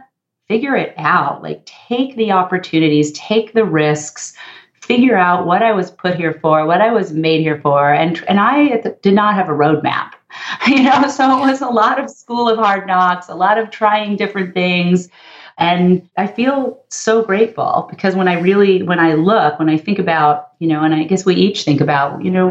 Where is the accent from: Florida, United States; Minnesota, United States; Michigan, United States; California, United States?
California, United States; Los Angeles; and I grew up in the San Fernando Valley, part of Los Angeles.